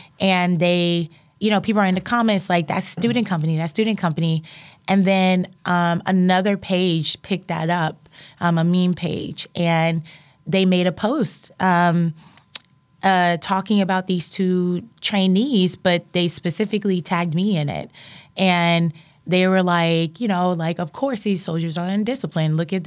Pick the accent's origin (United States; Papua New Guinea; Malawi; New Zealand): United States; Lynchburg, Virginia; You know, again, I come from Lynchburg, Virginia.